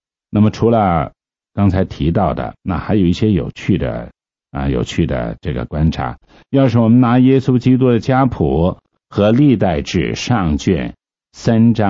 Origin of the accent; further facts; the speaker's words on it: China; 我们是中国人呢，为什么我们今天能够蒙神的怜恤顾恤呢